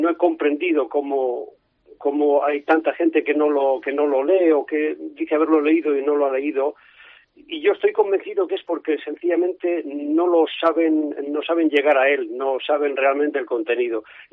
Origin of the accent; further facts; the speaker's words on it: Castile and León, Spain; como buen leonés, pues he querido hacer, que es el pan. Yo soy de una generación en que el pan era algo sagrado, era el alimento por antonomasia, y sobre todo el pan de León, que es extraordinario.